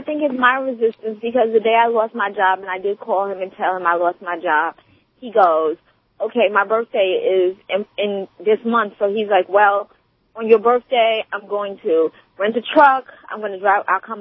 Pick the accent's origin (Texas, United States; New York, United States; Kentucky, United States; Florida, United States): New York, United States; Manhattan; I'm from Manhattan. How are you?